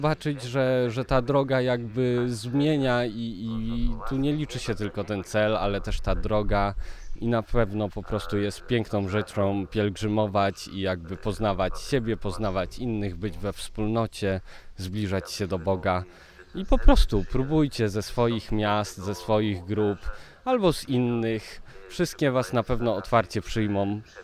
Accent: Syców, Lower Silesian Voivodeship, Poland; No bo ja jestem z Sycowa, to jest moje miasto

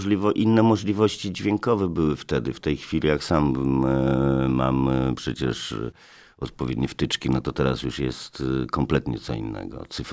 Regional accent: Augustów, Podlaskie Voivodeship, Poland; Bo ja jestem z bardzo dziwnego regionu, jak ja to nazywam Polska B. Ja się wychowałem w Augustowie, to jest daleko, daleko stąd, nad jeziorami.

